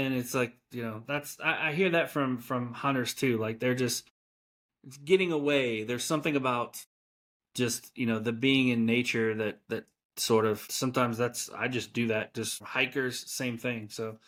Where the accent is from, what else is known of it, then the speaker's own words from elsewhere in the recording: Kentucky, United States; All right, so I'm from Kentucky.